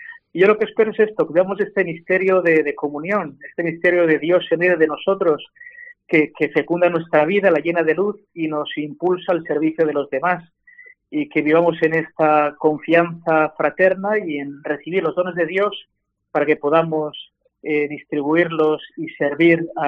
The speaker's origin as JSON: {"language": "Spanish", "town": "Bilbao", "region": "Basque Country", "country": "Spain", "said": "12 años estoy sirviendo en Bilbao, en el País Vasco, mi tierra de origen"}